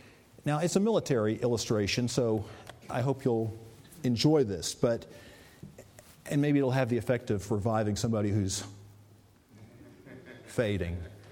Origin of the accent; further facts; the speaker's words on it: the South, United States; Well, when I grew up in the South, it was a shack